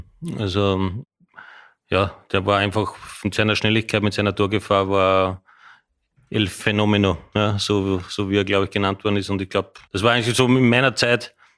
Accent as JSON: {"language": "German", "country": "Austria", "said": "auch als Österreicher"}